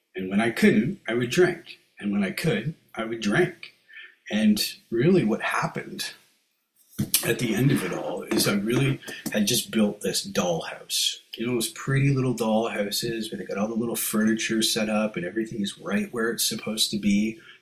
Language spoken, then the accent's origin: English; Cobourg, Ontario, Canada; I moved back to my hometown, Cobourg, Ontario, which is just on Lake Ontario, just down the road from Kingston a little bit, about an hour and a half. And it was the small town I remembered.